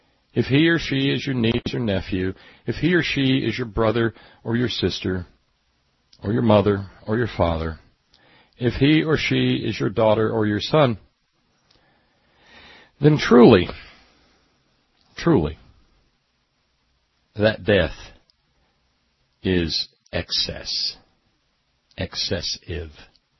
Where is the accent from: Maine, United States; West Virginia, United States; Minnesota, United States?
West Virginia, United States; and Ferg, we're from West Virginia